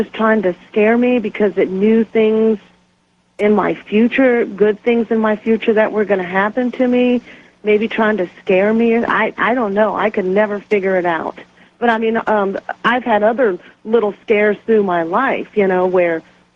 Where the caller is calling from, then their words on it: Brighton, Colorado, United States; And I'm calling from Brighton, Colorado.